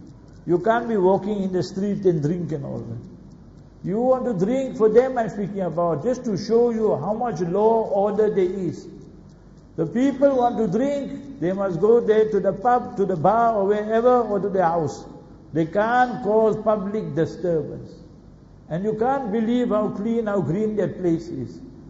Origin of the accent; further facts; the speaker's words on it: South Africa; I said, Zafar, I'm from South Africa. I need somebody just to show me around.